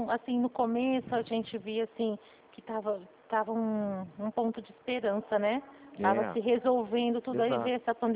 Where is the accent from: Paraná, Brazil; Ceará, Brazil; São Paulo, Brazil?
São Paulo, Brazil; Presidente Prudente